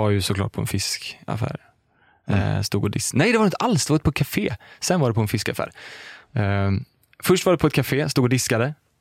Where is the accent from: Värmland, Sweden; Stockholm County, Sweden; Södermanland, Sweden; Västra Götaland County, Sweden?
Västra Götaland County, Sweden; Smögen; Så flyttade jag till Smögen. Och så är jag uppväxt där. Det var nice alltså. Lugnt och skönt.